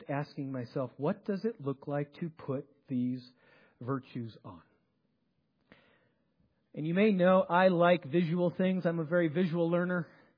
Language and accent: English; Chicago, Illinois, United States; See, everyone I grew up around in Chicago either went to the University of Illinois, so they were Illini, or they went to Northwestern if you had good enough grades and you're a Wildcat.